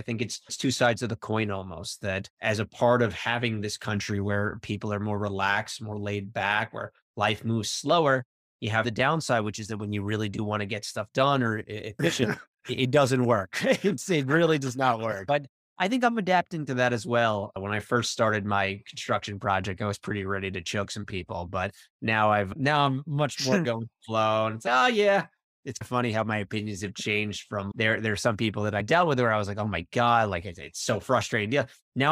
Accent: New York City, New York, United States; I spent 15 years in New York City. I grew up in New York.

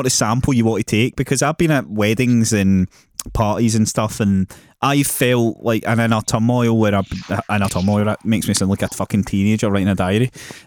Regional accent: Glasgow, Scotland, United Kingdom; I'm Glaswegian.

